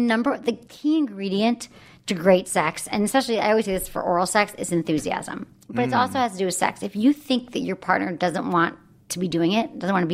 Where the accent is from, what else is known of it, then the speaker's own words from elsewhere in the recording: Michigan, United States; Michigan.